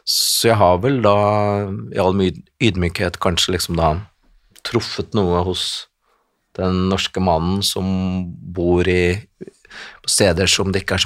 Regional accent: Kongsvinger, Innlandet, Norway; Jeg tror ikke du kan se på meg at jeg er fra Kongsvinger, for å si det på den måten.

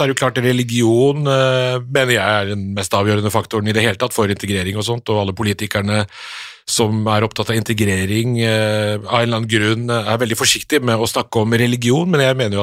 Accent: Oslo, Norway; Ja, jeg vokste opp i Nordstrand, ikke så veldig langt fra der dere bor

